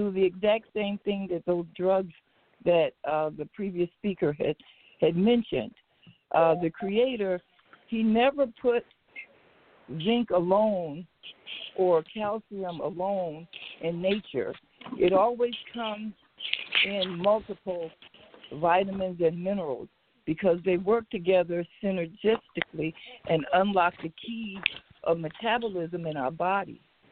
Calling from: Detroit, Michigan, United States; from Detroit.

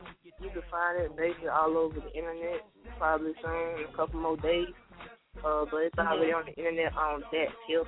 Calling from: North Carolina, United States; I'm calling from North Carolina in the 252 area code.

